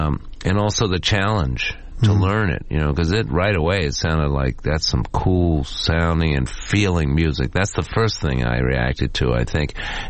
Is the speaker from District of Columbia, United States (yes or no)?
yes; Washington, District of Columbia, United States; also born or lived in Boston; I was born in Boston, and then I grew up in Washington, D.C.